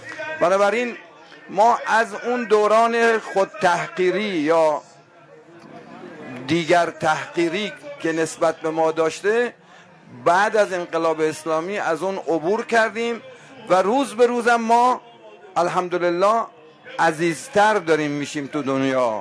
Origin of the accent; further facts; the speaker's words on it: Iran; پرسیدن اهل کجایی، گفتم که من اهل ایرانم، تا گفتم اهل ایرانم